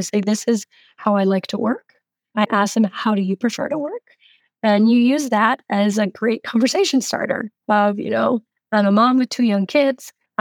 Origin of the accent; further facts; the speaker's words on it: United States; moved away as an adult; now in France; But being an American expat in France